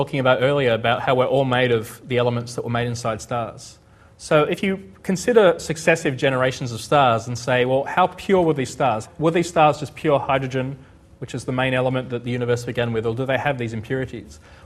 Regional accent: Sydney, New South Wales, Australia; I was born and bred in Sydney, and often wonder what my hometown might have looked like in those earliest days.

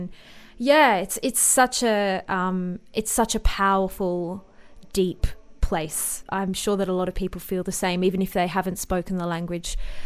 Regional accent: Morriston, Wales, United Kingdom; So I grew up in Morriston, which is called Trefores in Welsh

